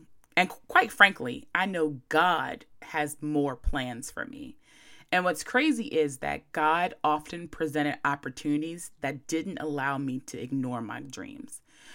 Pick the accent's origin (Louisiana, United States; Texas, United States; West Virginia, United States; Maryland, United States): Maryland, United States; Chestertown; I'm from a small town in Maryland. I'm not from Baltimore. Sorry to disappoint you. I'm from Chestertown, Maryland.